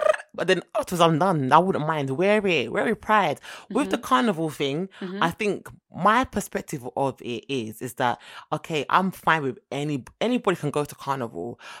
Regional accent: Jamaica; As a Jamaican myself, I just thought, you know what?

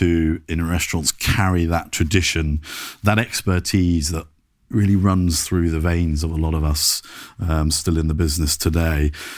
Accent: Oxford, South East England, United Kingdom; now in London, United Kingdom; I hail from Oxford, in Oxfordshire, obviously. I live in southwest London currently with my dear fiance Dominica and our working Cocker Spaniel, Ziggy.

